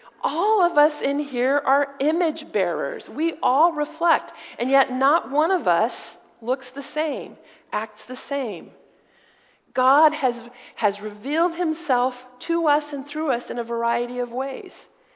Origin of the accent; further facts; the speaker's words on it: United States; As an American, I am flummoxed by what's going on in the United States.